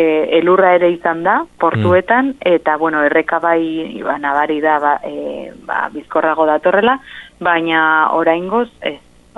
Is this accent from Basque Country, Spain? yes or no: no; Uztárroz, Navarre, Spain; Bukatzeko Uztarrotze izango genuke, nire herria